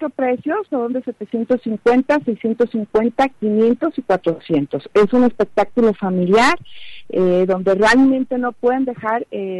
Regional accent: Mexico; nosotros como mexicanos, es algo que comento yo muy frecuente, que realmente nos duele mucho la muerte, pero también nos reímos de la muerte, cantamos con la muerte

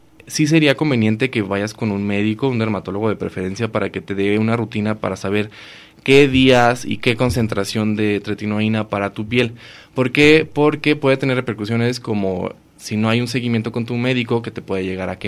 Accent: Mexico; como nosotros mexicanos, generalmente todos podemos broncearnos

